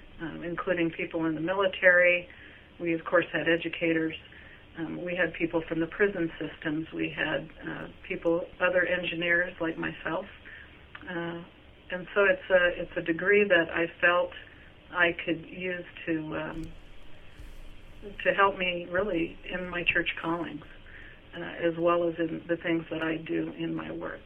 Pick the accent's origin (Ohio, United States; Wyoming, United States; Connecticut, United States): Wyoming, United States; Cody; now in Washington, United States; I was raised in Cody, Wyoming, as was my husband. I'm the oldest of 12 kids in a Catholic family.